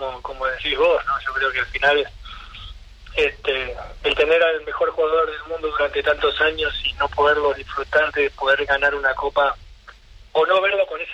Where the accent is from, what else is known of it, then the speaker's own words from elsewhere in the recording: Argentina; now in Spain; yo me he juntado con un grupo de amigos que tengo acá por la zona, que somos casi todos argentinos